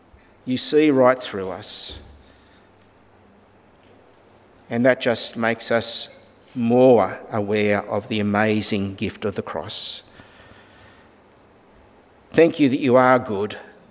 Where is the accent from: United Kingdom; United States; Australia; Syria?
Australia; I'm an Australian. I like being an Australian. It's who I am. I can't be someone that I'm not. Australia is my homeland.